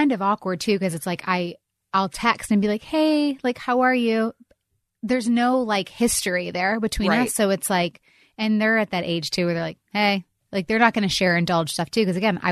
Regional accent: Michigan, United States; I grew up in Michigan. I loved it. We grew up in a really small part of the town.

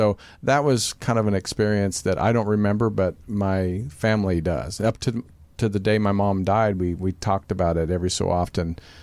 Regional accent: Kansas, United States; We saw a UFO outside of my hometown in Kansas.

